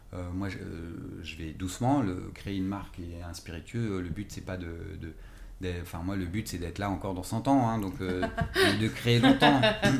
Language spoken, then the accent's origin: French; Paris, Île-de-France, France; moi, mon nom est alsacien, j'ai grandi à Paris, mais voilà, du côté de ma mère, on vient de Brest. Même après Brest, il y a un truc. On vient de la Pointe-Saint-Mathieu. voilà, et du côté de mon père, en fait, mes grands-parents étaient dans le Berry.